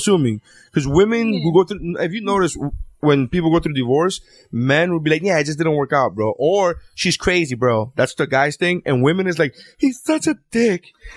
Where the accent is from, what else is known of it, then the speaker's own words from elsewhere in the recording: Miami, Florida, United States; I grew up in Miami, and it wasn't until I went to other cities as an adult that I realized, oh, you don't need a car everywhere.